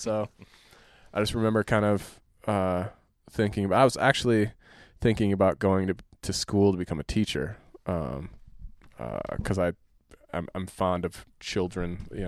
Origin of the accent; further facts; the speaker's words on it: Green Lake, Wisconsin, United States; Green Lake, Wisconsin.